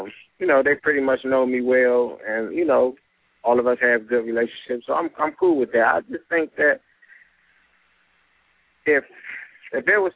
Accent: Washington, District of Columbia, United States; It's going to be in Washington, D.C., my hometown.

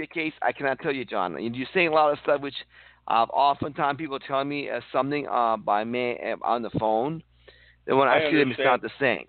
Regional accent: Iran; now in United States; I came from Iran, and I was shocked at how many Americans don't like or refuse to read and educate themselves.

